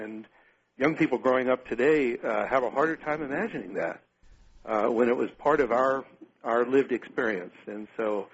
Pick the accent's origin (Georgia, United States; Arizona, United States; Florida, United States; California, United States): California, United States; Bakersfield; also born or lived in Germany; I grew up in Bakersfield. I never saw the farm worker world.